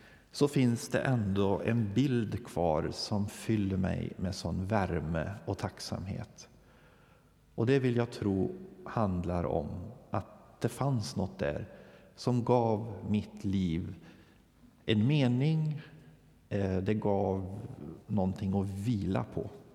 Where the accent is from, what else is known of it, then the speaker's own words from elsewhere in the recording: Holmedal, Värmland, Sweden; hemma i Holmedal.